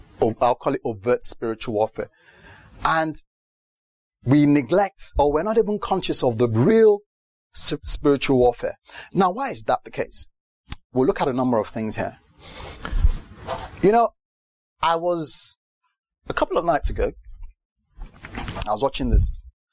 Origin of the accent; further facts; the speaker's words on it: United Kingdom; I'm a Brit, by the way.